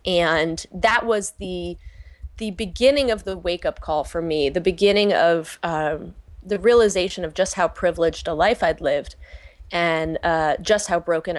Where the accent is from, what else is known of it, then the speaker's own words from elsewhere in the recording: Manhattan, New York, United States; I grew up in the West Village in Manhattan.